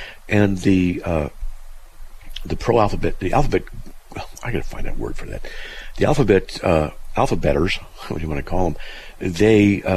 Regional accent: United States; I'm from the United States, and you can tell by my accent.

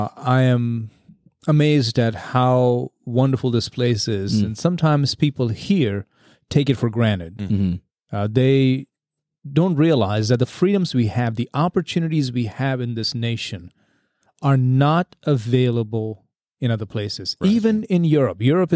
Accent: India; moved away; Growing up in India, my growing up years in India were wonderful.

